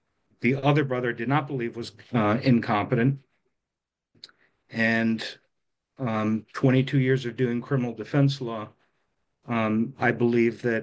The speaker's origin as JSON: {"language": "English", "region": "New Jersey", "country": "United States", "tie": "born or raised there", "said": "I still have family in New Jersey. I was born and raised in New Jersey."}